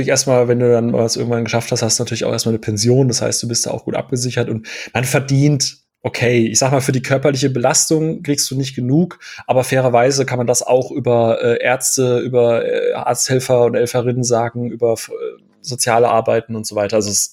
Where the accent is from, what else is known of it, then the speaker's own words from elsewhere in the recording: Karlsruhe, Baden-Württemberg, Germany; born there; ich komme hier ursprünglich gebürtig aus Karlsruhe und wurde da auch ein, zwei Mal angehalten.